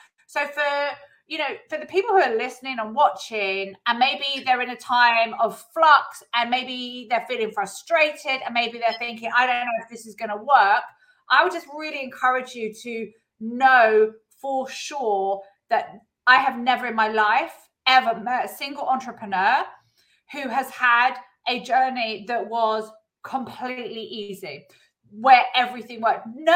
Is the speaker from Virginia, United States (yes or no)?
no; California, United States; born there; I was born in California.